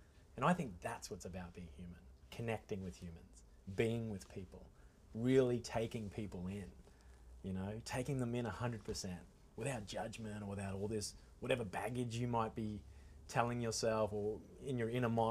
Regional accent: Queensland, Australia; I grew up in Far North Queensland

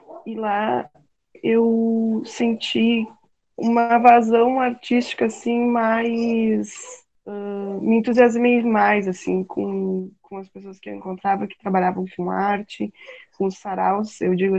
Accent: Uruguaiana, Rio Grande do Sul, Brazil; also born or lived in Santa Maria; Eu, quando saí de Uruguaiana, Uruguaiana é uma cidade de fronteira, mas é pequena também, vim para Santa Maria estudar teatro

